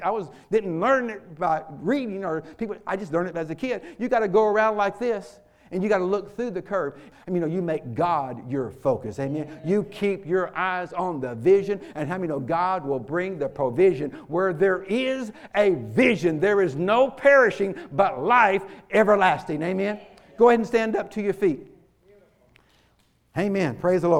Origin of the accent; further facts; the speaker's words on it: Arkansas, United States; I grew up in Arkansas, L.A., Lower Arkansas.